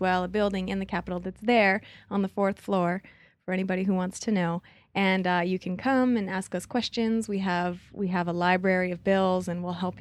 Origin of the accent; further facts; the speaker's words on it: Olinda, Hawaii, United States; District 12 is the district in which I grew up. I was born and raised in Olinda.